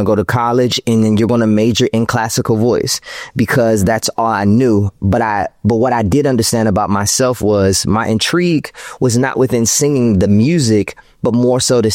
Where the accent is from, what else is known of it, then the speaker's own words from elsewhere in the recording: Washington, District of Columbia, United States; That is tricky because I come from Washington, D.C., you know what I mean? And being very candid, during that time, it was still Chocolate City.